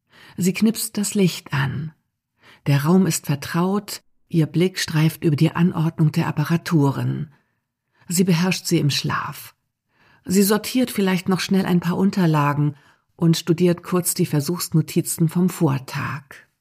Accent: Germany; Aber Karen Wetterhahn bringe ich als Deutsche nicht über meine Lippen.

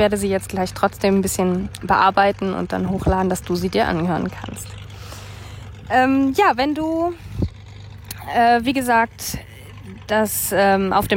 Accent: Germany; diese Vorfreude auf Zuhause, dass meine Heimat einfach Deutschland ist.

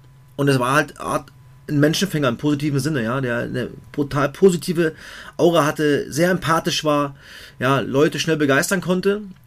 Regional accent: Merzdorf, Brandenburg, Germany; Aus meinem Heimatdorf Merzdorf, aus Cottbus.

